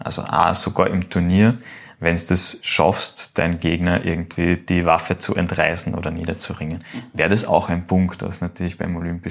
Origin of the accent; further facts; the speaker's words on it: Klagenfurt, Carinthia, Austria; naja, bei uns im Kaff gibt's das sicher nicht, bei uns in Klagenfurt.